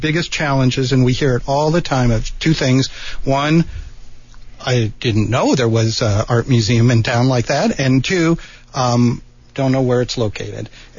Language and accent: English; Lincoln, Nebraska, United States; now in Tucson, United States; I'm from Lincoln, Nebraska.